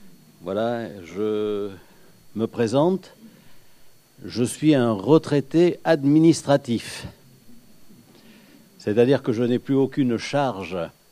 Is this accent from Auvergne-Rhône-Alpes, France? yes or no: no; Pau, Nouvelle-Aquitaine, France; je suis originaire de Pau